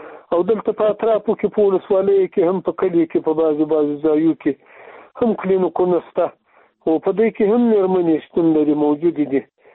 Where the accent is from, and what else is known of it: Afghanistan